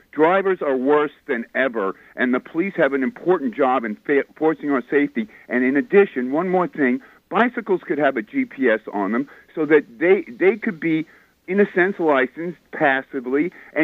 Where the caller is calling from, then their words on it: White Plains, New York, United States; in White Plains.